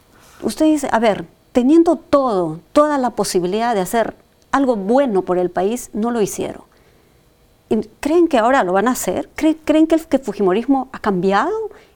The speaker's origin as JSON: {"language": "Spanish", "town": "Cayara", "region": "Ayacucho", "country": "Peru", "said": "Mi pueblo ha sido afectado por ambos grupo, por el grupo subversivo y también por las fuerzas del orden. ¿Cómo nos pueden decir a los callarinos que eso no existió?"}